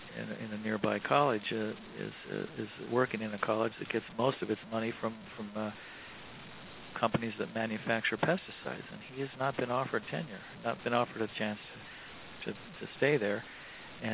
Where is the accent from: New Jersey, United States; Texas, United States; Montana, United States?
Montana, United States; I rode on an airplane back to my home state of Montana, which I've always loved to think of as this pristine, clean place.